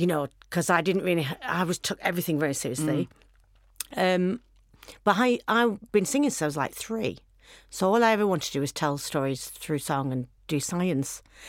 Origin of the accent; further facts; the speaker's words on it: Accrington, North West England, United Kingdom; I went to Moorhead High School in Accrington. I'm from Accrington in Lancashire.